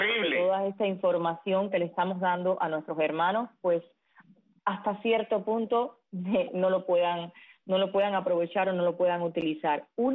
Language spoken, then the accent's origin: Spanish; Cuba; porque seguimos siendo cubanos.